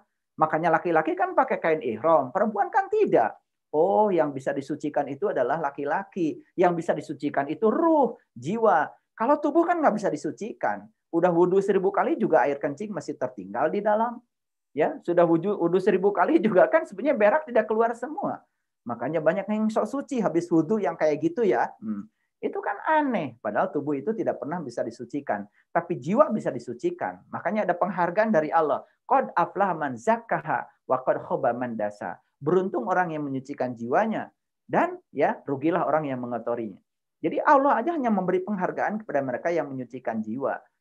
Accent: Garut, West Java, Indonesia; sekalipun orang Garut dari kampung kayak saya

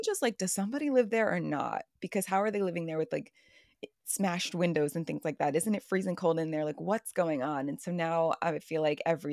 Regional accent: Massachusetts, United States; and I don't know if this has to do with like growing up in Massachusetts, but like I always was a witch kid.

